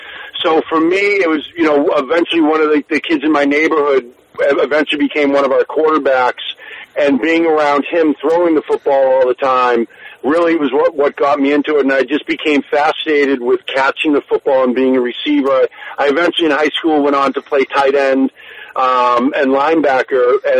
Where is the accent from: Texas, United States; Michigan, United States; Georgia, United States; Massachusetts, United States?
Massachusetts, United States; Natick; I grew up in Natick. I was born in Wellesley, grew up in Natick, and but my family was from Swampscott